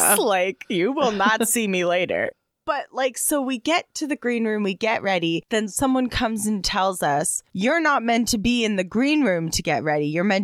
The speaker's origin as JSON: {"language": "English", "region": "California", "country": "United States", "said": "You can drive all the way to my home state of California."}